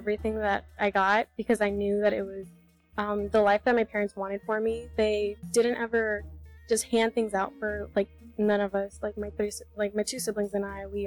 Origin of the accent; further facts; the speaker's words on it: Charlotte, North Carolina, United States; also born or lived in Mexico; We arrived when I turned 11 months, so 18 years. We're from Mexico. I've been here my entire life. I haven't known any other home besides Charlotte. I grew up here, and my siblings were both born here.